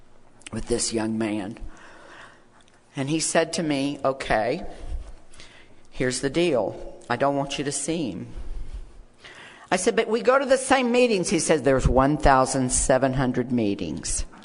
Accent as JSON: {"language": "English", "region": "Deep South", "country": "United States", "tie": "born or raised there", "said": "I grew up homosexual in the Deep South, and it was the 1950s and early 60s."}